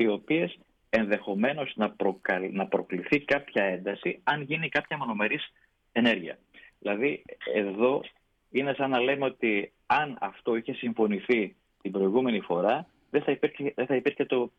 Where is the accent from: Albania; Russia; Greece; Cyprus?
Greece; και όταν του είπα ότι είμαι Έλληνας δημοσιογράφος, πραγματικά χάρηκε